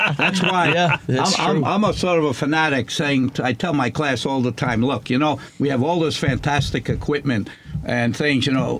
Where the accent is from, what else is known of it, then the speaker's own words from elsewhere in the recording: New York, United States; born there; Since I'm from New York, that's right. I was born in New York. We spell it YAWK. I was born in 1945